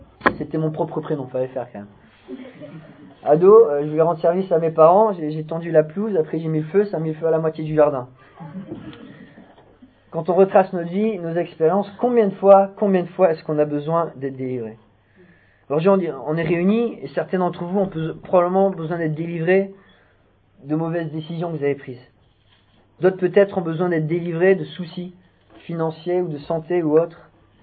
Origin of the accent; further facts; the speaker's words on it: Canada; born there; J'étais pas français, un latin américain, je suis né au Canada.